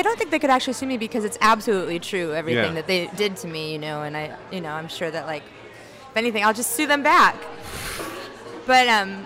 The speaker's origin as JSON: {"language": "English", "country": "United States", "said": "the only job you can get in Amsterdam as an American without any kind of work papers"}